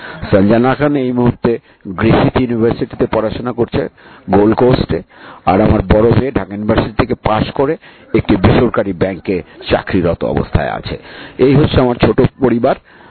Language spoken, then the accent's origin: Bangla; Dhaka, Dhaka Division, Bangladesh; also born or lived in Tangail; আমার একেবারে ঢাকা শহরেই আমার বেড়ে ওঠা। টাঙ্গাইলে আমি দুই এক বছর থেকেছি, সেটা একদম ছোটবেলায়, ক্লাস ওয়ান টু এরকম সময়, তার চেয়ে বেশি কিছু না।